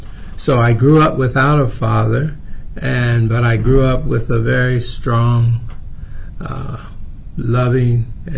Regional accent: Pennsylvania, United States; And all of the towns that I knew about growing up around Pennsylvania and so forth, I mean, we were all under the same conditions.

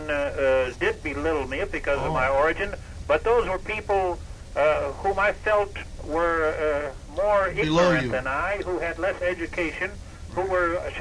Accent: California, United States; born there; Now, I was born in California. My mother was born in California. My grandmother was born in California. And my great-grandmother was born in California.

